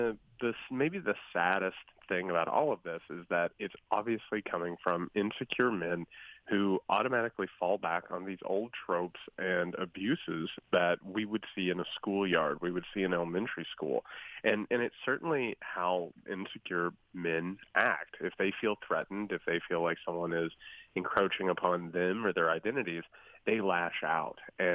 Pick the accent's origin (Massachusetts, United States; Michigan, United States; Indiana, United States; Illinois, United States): Indiana, United States; So I'm originally from Indiana, and I come from southern Indiana in a really, really small rural town. I come from a very poor blue-collar family.